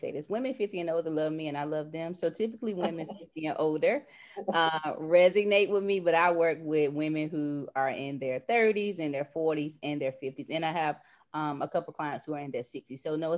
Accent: North Carolina, United States; moved away as an adult; now in Maryland; So I'm from North Carolina. I live in Maryland. I moved here about 6 years ago.

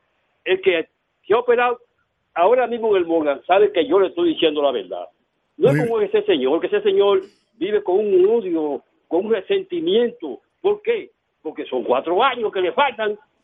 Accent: Santo Domingo, Dominican Republic; de Villa Francisca. Yo me identifico con mi barrio.

